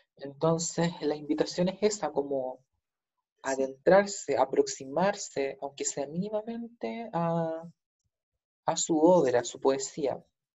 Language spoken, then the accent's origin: Spanish; Chile; que como chilenos reconozcamos nuestra andinidad también